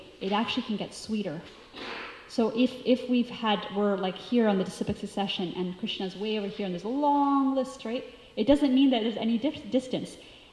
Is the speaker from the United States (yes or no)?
yes; North Carolina, United States; I grew up in North Carolina